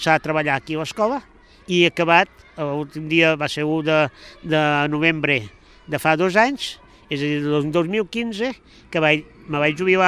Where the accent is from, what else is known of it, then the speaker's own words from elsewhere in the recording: L'Espluga de Francolí, Catalonia, Spain; jo lògicament soc fill de l'Espluga i visc a l'Espluga